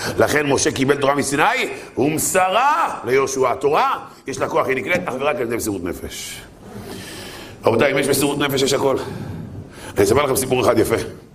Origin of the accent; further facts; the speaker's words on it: Holon, Tel Aviv District, Israel; אני גדלתי בחולון, בחולון